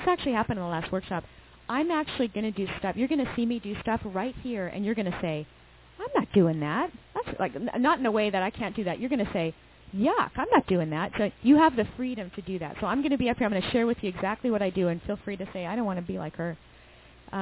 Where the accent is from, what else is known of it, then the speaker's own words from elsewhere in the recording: Vancouver, British Columbia, Canada; also born or lived in California, United States; I'm from California, but I grew up in Vancouver, Canada.